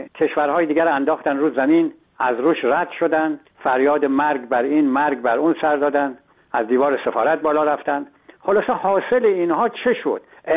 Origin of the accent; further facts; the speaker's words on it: Iran; ما ایرانی هستیم